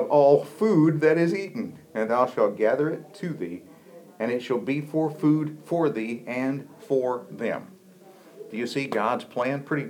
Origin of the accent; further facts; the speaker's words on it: Bethania, North Carolina, United States; I come through Bethania on my way to church, and I grew up in Bethania, and so there's the Moravian church there was established in 1759.